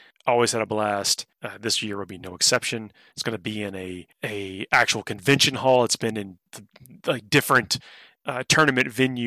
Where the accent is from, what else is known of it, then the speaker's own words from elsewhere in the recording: the South, United States; The food, you know, I'm from the South as well.